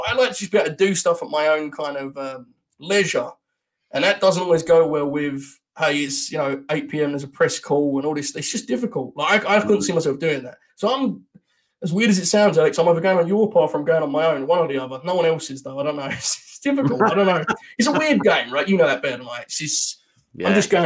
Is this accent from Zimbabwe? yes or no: no; United Kingdom; I'm a British journeyman who's travelled the world.